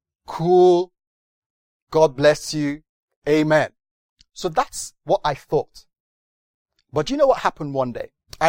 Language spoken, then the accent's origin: English; United Kingdom; I'm British. I don't do all that stuff. I like the, you know, I go to church.